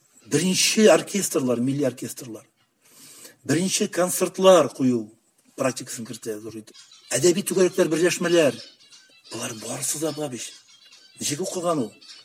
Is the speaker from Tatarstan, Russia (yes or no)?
no; Bashkortostan, Russia; безнең авылда, безнең Башкортстан ягындагы менә мин үземнең авылларны әйтәм.